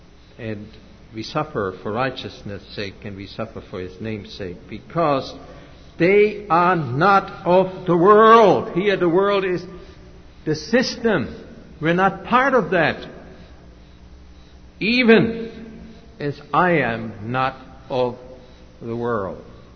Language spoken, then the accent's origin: English; Germany; When I was growing up in Germany